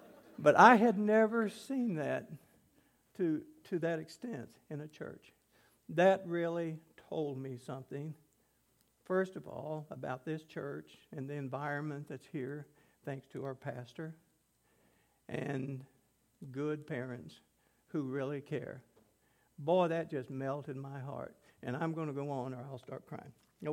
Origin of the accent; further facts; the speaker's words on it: Flat River, Missouri, United States; You know, I'm from Flat River. Esther Church? You know, those old rivalries, boy, if you grew up in the Lead Belt, you understand.